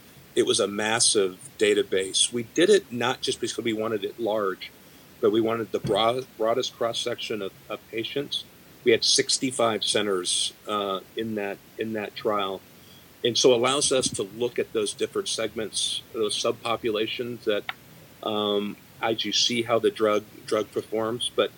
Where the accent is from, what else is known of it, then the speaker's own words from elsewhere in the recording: Arizona, United States; now in Alamo, United States; You know, I had some disadvantage growing up in Arizona when there wasn't as much of a focus on sunscreen.